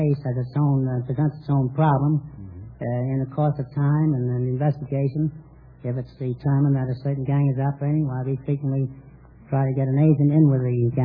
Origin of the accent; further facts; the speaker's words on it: New York City, New York, United States; New York City, originally.